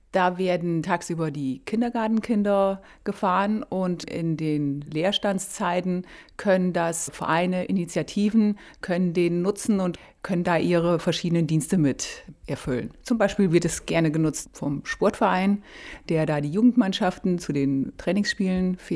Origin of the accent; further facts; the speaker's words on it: Nüsttal, Hesse, Germany; Ich bin hier schon in Nüstal geboren und auch aufgewachsen